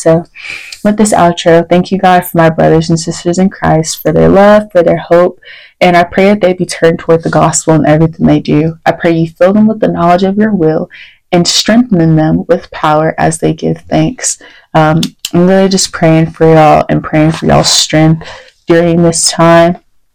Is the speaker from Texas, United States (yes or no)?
yes; Texas, United States; also born or lived in Virginia; Also, fun fact, I was born in Virginia but raised in Texas, so I have love for both states.